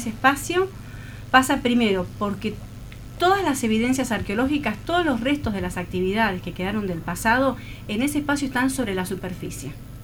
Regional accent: Argentina

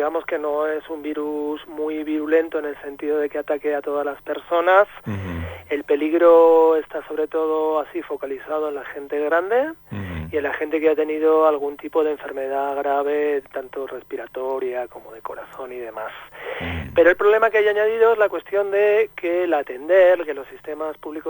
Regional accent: Madrid, Community of Madrid, Spain; now in Neuquén, Argentina; yo soy de Madrid, pero llevo viviendo 7 años ahí en Neuquén, y hemos venido a pasar un tiempito aquí

